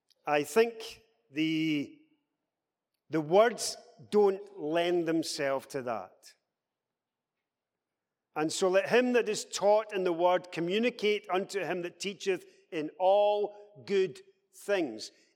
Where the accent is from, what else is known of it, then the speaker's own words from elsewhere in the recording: Scotland, United Kingdom; We're from Scotland, metaphorically.